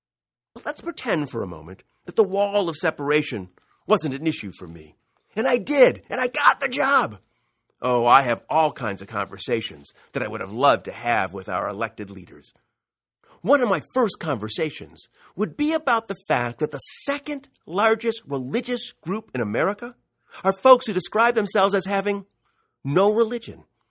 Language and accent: English; Ohio, United States; Now, I don't know Speaker of the House Boehner, and he doesn't know me, but we're both from Ohio.